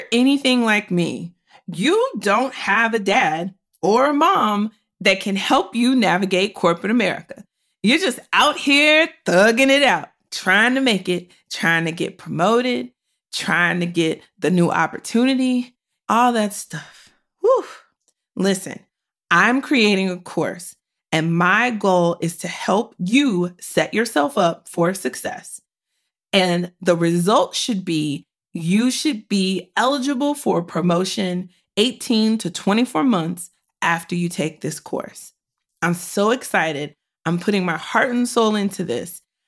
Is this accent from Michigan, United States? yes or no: no; Victoria, Texas, United States; because I don't live in like the Houston, Victoria area, I'm from Victoria, Texas, I don't get to see them very often.